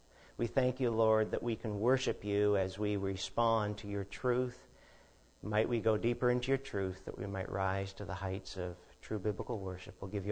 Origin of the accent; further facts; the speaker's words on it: Maine, United States; I am from New England myself, born and bred in Maine, up where we have snow about 6 months out of the year